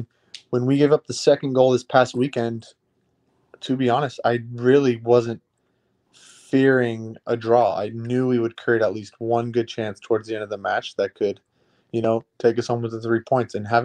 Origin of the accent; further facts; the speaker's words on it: United States; You, growing up in America, you know it's not one of the most popular sports